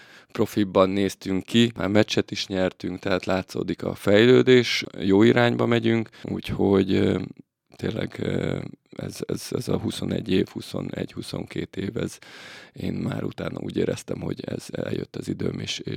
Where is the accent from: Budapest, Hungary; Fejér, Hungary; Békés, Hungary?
Fejér, Hungary; Dunaújváros; born there; Igen, Dunaújvárosban születtem én is, feleségem is, kisfiam is